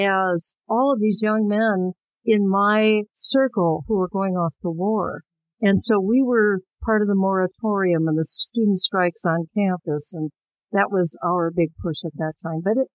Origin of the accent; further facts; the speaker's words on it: California, United States; also born or lived in Midwest; California, where I grew up, I was born in the Midwest, but California, where I grew up